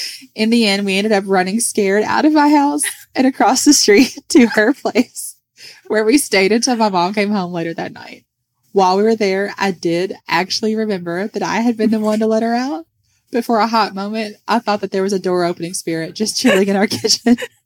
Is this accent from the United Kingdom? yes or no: no; British Columbia, Canada; I'm from British Columbia, Canada.